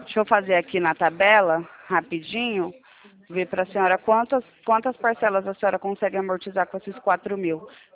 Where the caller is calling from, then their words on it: Campinas, São Paulo, Brazil; Daqui de Campinas.